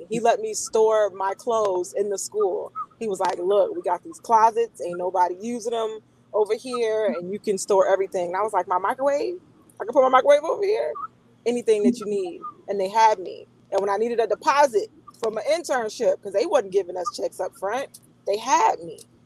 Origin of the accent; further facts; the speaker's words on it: Sebring, Florida, United States; For me, I always tell people I grew up white. I'm from Sebring, Florida, population 10,000, 16% Black. Everybody is my cousin.